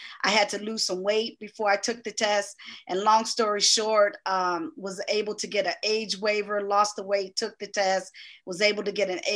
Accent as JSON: {"language": "English", "town": "Chicago", "region": "Illinois", "country": "United States", "tie": "born or raised there", "said": "and growing up in Chicago, you know, I didn't, never lived in the projects or anything like that."}